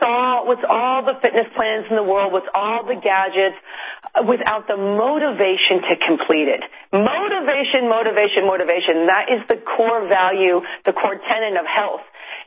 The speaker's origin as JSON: {"language": "English", "town": "Chicago", "region": "Illinois", "country": "United States", "said": "But honestly, I mean, I'm from Chicago."}